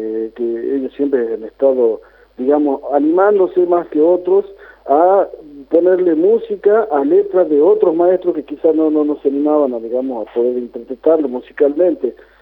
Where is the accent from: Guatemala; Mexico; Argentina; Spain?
Argentina; La Quiaca, Jujuy; born there; el saludo muy inmenso para el lugar donde yo nací, para La Quiaca, y a los maestros que están ahí, y de toda la Puna